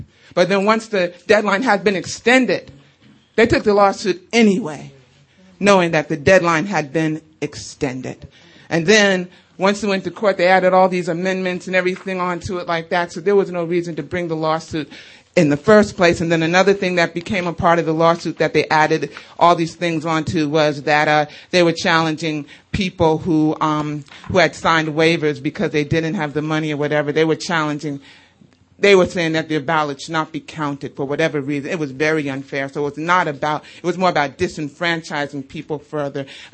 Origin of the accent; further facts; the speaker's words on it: New Jersey, United States; I'm with WBAI, and I'm from New Jersey.